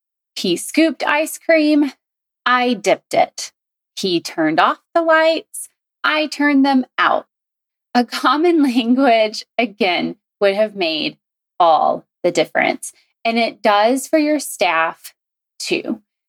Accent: the South, United States; now in Chicago, United States; I was raised in the South and he was raised in the Midwest.

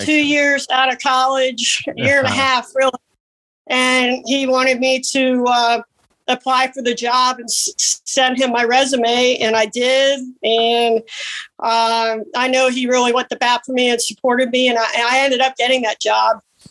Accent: Ohio, United States; And, yeah, I grew up in Ohio. My father went to Ohio State.

